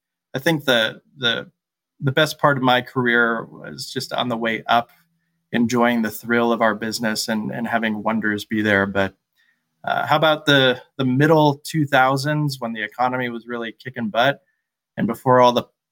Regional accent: Midwest, United States; I really feel like that people business growing up in the Midwest led me to use that skill every single day

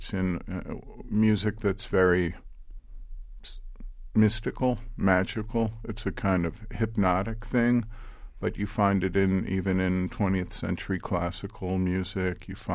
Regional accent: Ohio, United States; We're from Ohio. We grew up together.

